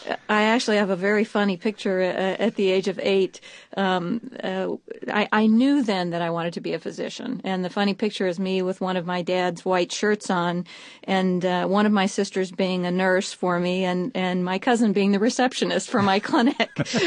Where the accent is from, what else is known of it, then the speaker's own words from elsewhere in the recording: Reno, Nevada, United States; That's right. I grew up in Reno, Nevada.